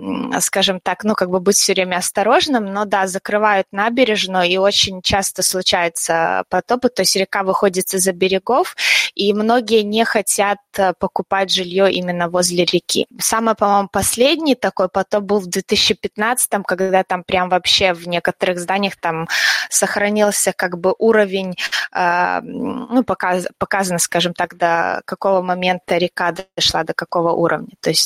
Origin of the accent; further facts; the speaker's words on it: Rogachev, Gomel Region, Belarus; now in York, United Kingdom; я родом из Беларуси, из маленького городка, где делают сгущенку.